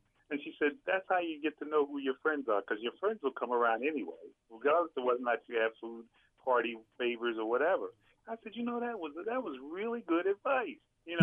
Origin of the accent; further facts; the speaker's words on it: Philadelphia, Pennsylvania, United States; And growing up in North Philadelphia, you tend to get more street advice than family advice.